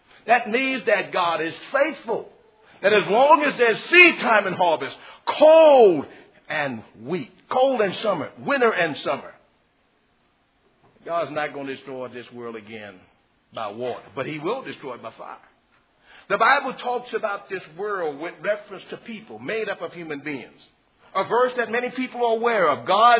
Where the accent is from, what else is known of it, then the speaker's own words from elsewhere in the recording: Louisiana, United States; I know this is especially true with reference to Louisiana. I'm from Louisiana myself